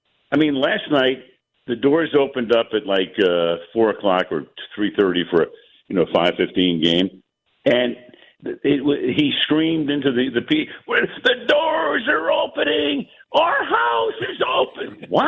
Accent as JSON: {"language": "English", "region": "New York", "country": "United States", "tie": "born or raised there", "said": "as a kid growing up in New York, New Yorkers, they love sports."}